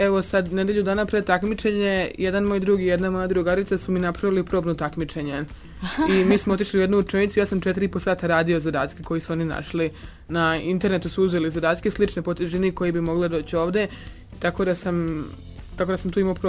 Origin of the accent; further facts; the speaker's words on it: Vukovar, Vukovar-Syrmia County, Croatia; Ja sam odrastao u Vukovaru